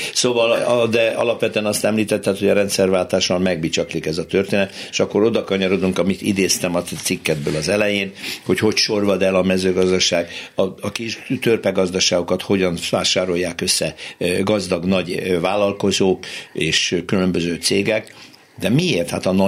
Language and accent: Hungarian; Hódmezővásárhely, Csongrád-Csanád, Hungary; egyébként egy Hódmezővásárhelyről származom, hogy ez a mezővárási vidék, ez egyébként gazdag volt